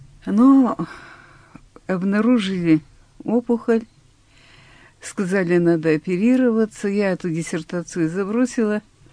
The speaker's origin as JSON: {"language": "Russian", "town": "Sysert", "region": "Sverdlovsk Oblast", "country": "Russia", "tie": "born there", "said": "А я родилась на Урале. И пригодилась, видно, здесь. Где бы в жизни ни бывало, душа просится в Сысерти. Там такие красивые места, хорошие люди, дом наш на берегу речки, за огородом лес."}